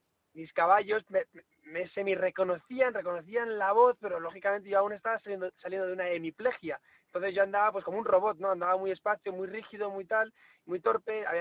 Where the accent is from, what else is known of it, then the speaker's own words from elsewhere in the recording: Madrid, Community of Madrid, Spain; En España, en Madrid, ciudad de donde yo soy, donde yo nací.